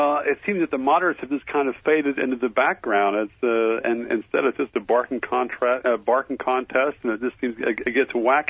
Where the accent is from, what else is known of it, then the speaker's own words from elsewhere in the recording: Ames, Iowa, United States; born there; I'm also from Iowa, sort of. I was born in Iowa.